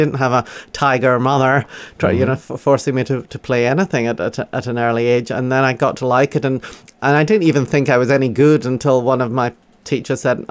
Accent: Glasgow, Scotland, United Kingdom; born there; I was born in Glasgow. That's where I've never really lost the accent

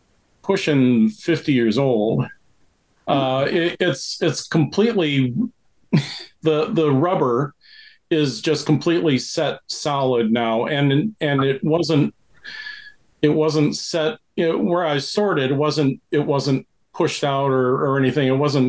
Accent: Michigan, United States; I know we had Creature Features out here in California, but we had one that was called The Ghoul that I grew up with back in Michigan.

